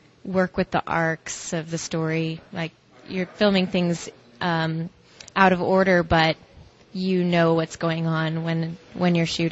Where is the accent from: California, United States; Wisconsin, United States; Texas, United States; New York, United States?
Texas, United States; Dallas; I grew up in Dallas. Yeah. Dallas proper. All over.